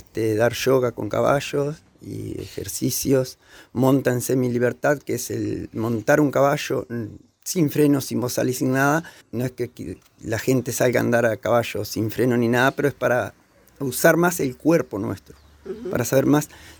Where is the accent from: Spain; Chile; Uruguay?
Uruguay; Durazno; soy de Durazno, de campaña, y bueno, el caballo lo tengo desde muy chico, fui a la escuela a caballo